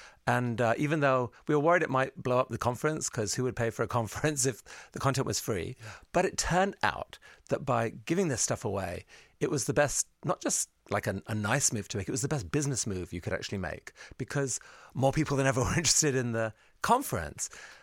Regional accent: Pakistan; also born or lived in India / Afghanistan / England; I was born in Pakistan, grew up in Pakistan, India, Afghanistan, came to England, got educated

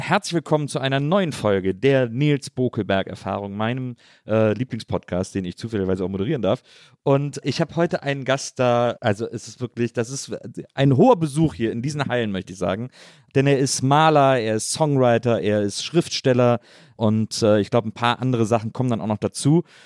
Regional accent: Wesseling, North Rhine-Westphalia, Germany; Aus Wesseling, zwischen Köln und Bonn.

